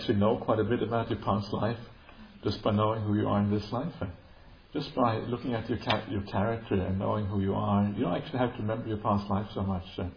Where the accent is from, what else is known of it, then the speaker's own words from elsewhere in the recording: Norway; also born or lived in United Kingdom; I grew up in Norway, to a large part, also a little bit in the UK and other countries, but to a large part in Norway.